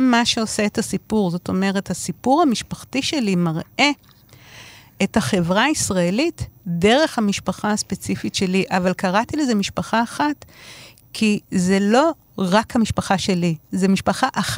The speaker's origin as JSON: {"language": "Hebrew", "town": "Tel Aviv", "region": "Tel Aviv District", "country": "Israel", "said": "אני תל אביבית פחדנית."}